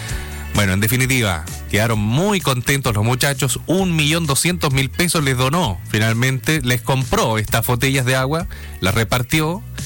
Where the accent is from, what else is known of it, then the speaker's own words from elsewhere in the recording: Chile; El proceso en sí tiene que ponernos orgullosos como chilenos.